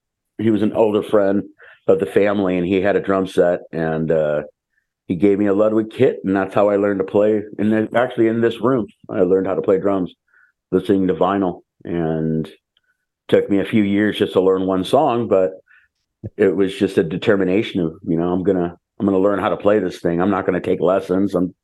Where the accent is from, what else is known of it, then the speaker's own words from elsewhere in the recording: Los Angeles, California, United States; I've always been from Los Angeles. I'm 53, so I grew up, born and raised here, but I've lived all over the world and different places.